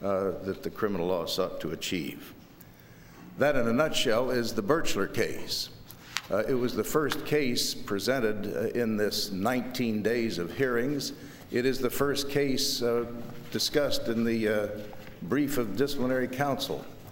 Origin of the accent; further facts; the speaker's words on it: Dayton, Ohio, United States; May it please the court … from Dayton